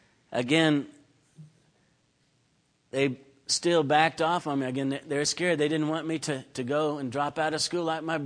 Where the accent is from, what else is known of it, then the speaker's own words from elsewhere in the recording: Wichita, Kansas, United States; Again, I grew up in Wichita, Kansas. My dad was a German background and my mom Scottish. Scottish and German. They got married, had six children. I was the last.